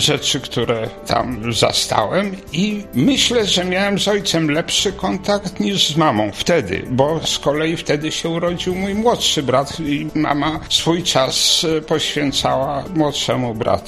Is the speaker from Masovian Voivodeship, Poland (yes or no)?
yes; Warsaw, Masovian Voivodeship, Poland; also born or lived in Silesia; Do Warszawy wróciliśmy w 1949 roku, ja miałem 3 lata wtedy. I chyba to był taki szok dla mnie, małego dziecka, przeniesienie się z Kuźni Raciborskiej, właściwie wioski, wtedy częściowo opustoszałej